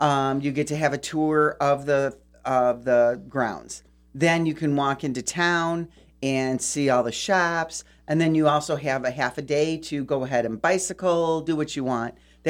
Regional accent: Great Lakes, United States; I'm from the Great Lakes, we're unsalted.

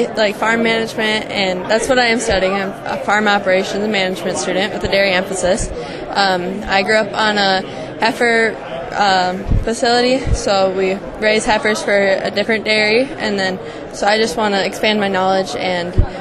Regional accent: Minnesota, United States; I'm from Milmer, Minnesota.

